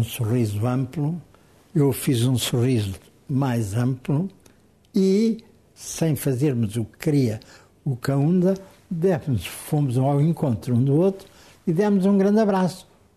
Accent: Angola; Sou de Angola

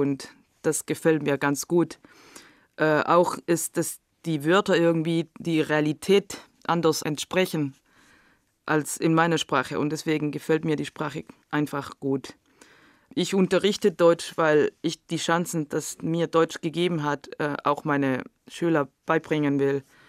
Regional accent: Chile; Ich komme aus Chile. Die Hauptstadt heißt Santiago.

